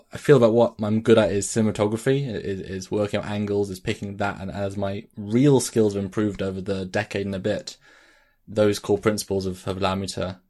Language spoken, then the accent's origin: English; Bedford, East of England, United Kingdom; Oh, England, the originator of all the Americas, or North America. Yeah, England, Bedford region, if you want to be more specific, near Milton Keynes and 40 minutes north of London.